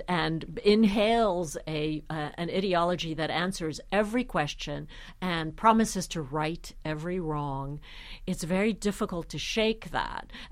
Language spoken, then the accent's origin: English; Budapest, Hungary; Well, so you mentioned that I'm from Budapest.